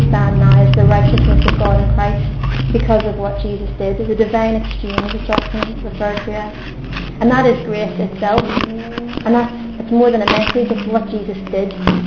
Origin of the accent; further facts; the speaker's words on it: Belfast, Northern Ireland, United Kingdom; now in Walsall, United Kingdom; And I'm from Belfast, Northern Ireland originally, but I'm now living in Walsall, England, and going to Caris Bible College.